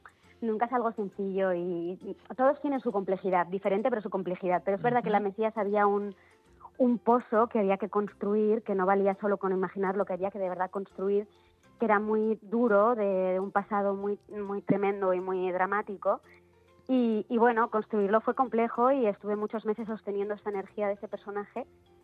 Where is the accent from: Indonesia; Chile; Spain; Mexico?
Spain; Madrid, Community of Madrid; yo soy muy madrileña. No he vivido además nunca, no he tenido la suerte, porque me parecería una suerte haber vivido fuera en algún momento, pero he sido muy de estar en casa, además toda mi familia es de Madrid